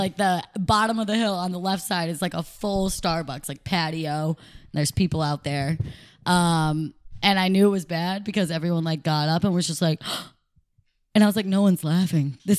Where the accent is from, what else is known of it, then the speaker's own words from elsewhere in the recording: Saratoga, New York, United States; Where am I from? Saratoga, Lake George area.